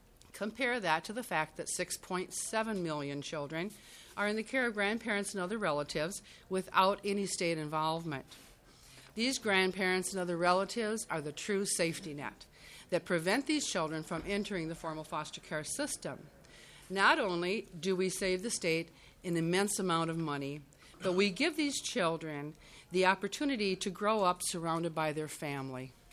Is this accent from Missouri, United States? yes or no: no; Elk River, Minnesota, United States; I'm from Elk River, Minnesota.